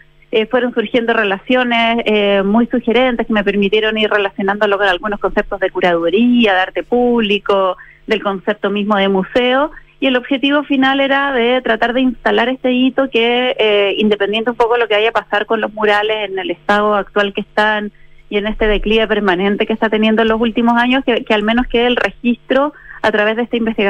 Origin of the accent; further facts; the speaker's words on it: Buenos Aires, Argentina; que yo conocí un poco como porteña, pero no tenía mayores referencias.